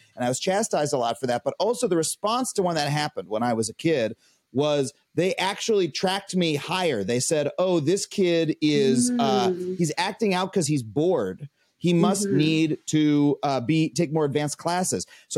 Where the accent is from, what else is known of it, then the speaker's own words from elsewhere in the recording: New York, United States; I grew up on Long Island in an affluent suburb.